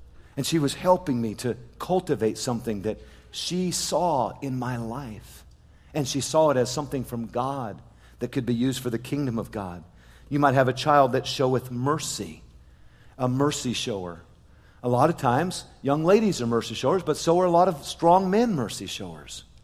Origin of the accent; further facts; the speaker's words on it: Seoul, South Korea; when I was growing up in Seoul, South Korea. We lived on the World Vision compound right near the Gimpo International Airport.